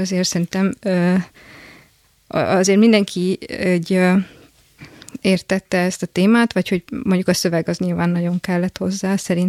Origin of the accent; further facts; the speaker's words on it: Szombathely, Vas, Hungary; hát otthon Szombathelyről származom, és akkor ott a közelben a határon